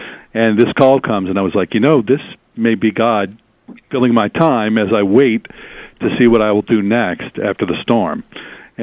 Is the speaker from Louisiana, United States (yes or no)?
yes; New Orleans, Louisiana, United States; I'm a native New Orleanian. I'm from New Orleans, Louisiana.